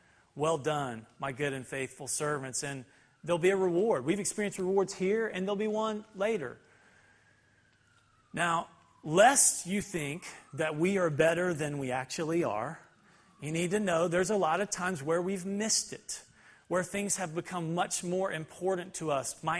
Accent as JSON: {"language": "English", "region": "Alabama", "country": "United States", "tie": "born or raised there", "also_born_or_lived": "San Diego, California", "said": "No, ma'am, I'm from San Diego. And so what does this have to do with the message? Well, let me see if I can tie it in. See, there's lots of things about Alabama that we love, that have shaped us in our formative years and growing up."}